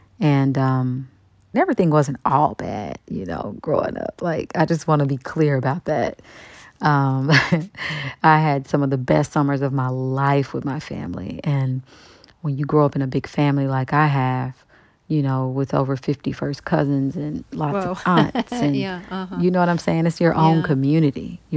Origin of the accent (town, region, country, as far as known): Kansas City, Kansas, United States